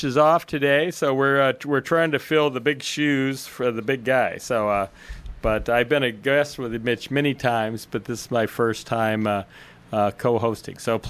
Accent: Oklahoma, United States; moved away as an adult; now in Wisconsin, United States; people, Wisconsin, I grew up in Oklahoma, so, I came up here as part of the liberal relocation program.

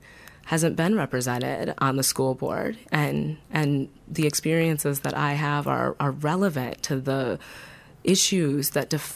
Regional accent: Madison, Wisconsin, United States; I'm running for school board seat 6. Make sure to vote on April 4th. I was born and raised in Madison. I have worked in the Madison Public School District since I was 19 years old.

